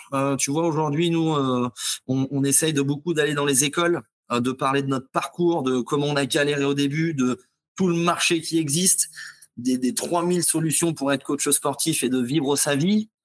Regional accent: Île d'Oléron, Nouvelle-Aquitaine, France; vu que je suis natif de l'île d'Oléron

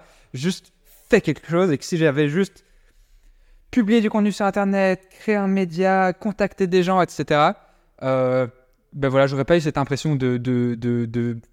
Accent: Brussels, Belgium; On a grandi à Bruxelles. On a juste envoyé des mails à tout le monde.

